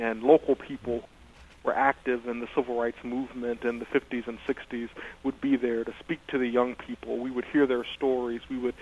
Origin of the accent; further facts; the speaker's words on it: Williamston, North Carolina, United States; I grew up in Williamston, North Carolina